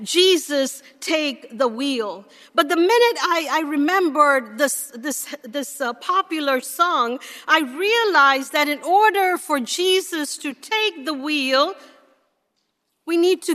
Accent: India; I grew up in India, and I have not heard about a God who waits for someone to say yes.

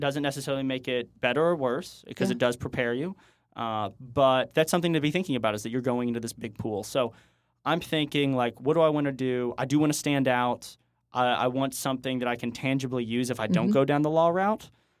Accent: Louisville, Kentucky, United States; I'm originally from Louisville.

